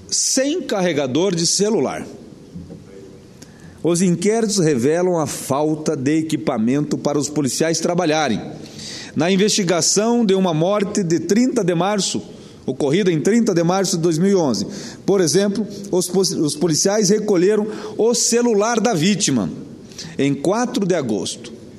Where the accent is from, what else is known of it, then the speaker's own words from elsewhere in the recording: Santa Catarina, Brazil; Santa Catarina é minha terra natal … nascido e criado naquela região, veio nos anos 50 para o Paraná.